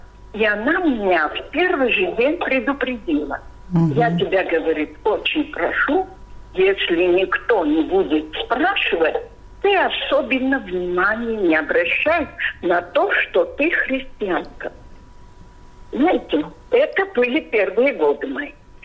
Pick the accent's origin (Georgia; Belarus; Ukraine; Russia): Georgia; Abkhazia; мама моя была мусульманка из Ачинчирского района, я сама из Абхазии